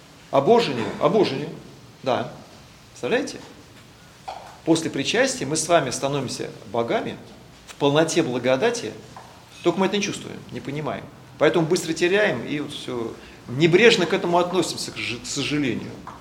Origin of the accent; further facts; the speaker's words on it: Russia; born there; Мы родились на Руси, в России, да, в православной стране. Нас покрестили.